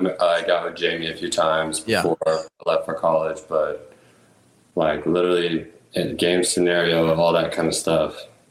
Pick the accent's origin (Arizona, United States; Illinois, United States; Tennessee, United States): Arizona, United States; Phoenix; born there; And I knew Arizona well. Like, I was born in Phoenix, but didn't grow up here.